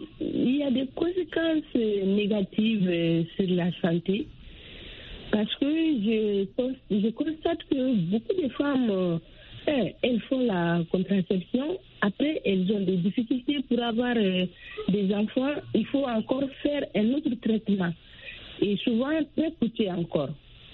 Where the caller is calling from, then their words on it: Mali; Chez nous, au Mali.